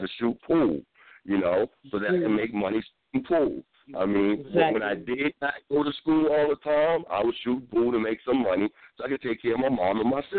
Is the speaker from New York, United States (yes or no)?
yes; New York City, New York, United States; You know, growing up in New York City is different. It is so, so different.